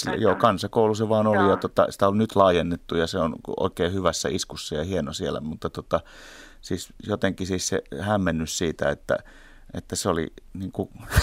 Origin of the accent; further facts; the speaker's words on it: Leppävirta, North Savo, Finland; born there; Siis mä synnyin vasta siellä Leppävirralla, mutta siis meitä on 6 lasta.